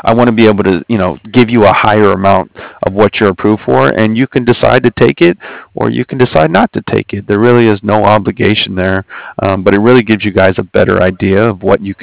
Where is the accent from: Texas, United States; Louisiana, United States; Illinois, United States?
Louisiana, United States; New Orleans; born there; now in California, United States; Yeah, okay. I was born in New Orleans.